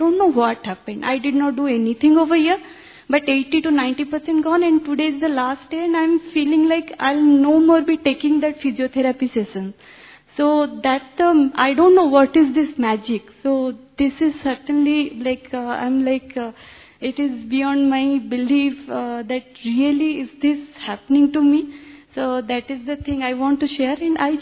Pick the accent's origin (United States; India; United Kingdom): India; Bhubaneswar, Odisha; English is a second language; I'm from Odisha, Bhubaneswar.